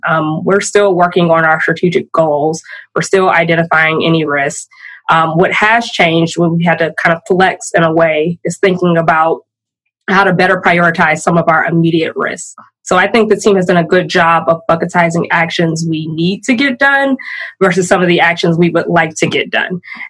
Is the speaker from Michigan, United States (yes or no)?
yes; Michigan, United States; now in Milwaukee, United States; So I'm originally from Michigan. I've been in Milwaukee for almost a decade now. So most of my family continues to live there.